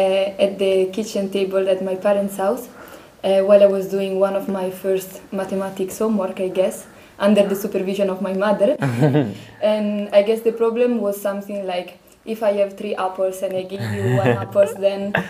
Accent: Cremona, Lombardy, Italy; No, so I grew up in a small city in the north of Italy. It's very close to Pavia.

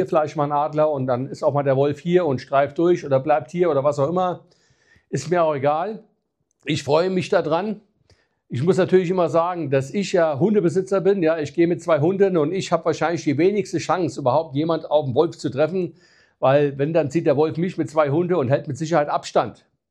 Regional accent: Bad Nauheim, Hesse, Germany; ich bin ja in Hessen geboren und aufgewachsen, in Bad Nauheim geboren.

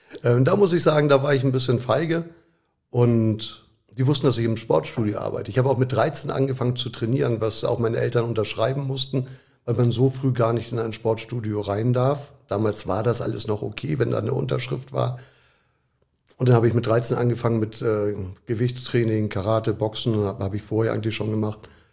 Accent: Hamburg, Germany; Damals in Hamburg war es Schnellsen, Niendorf, so die Ecke. Da sind wir oft hin und her gezogen.

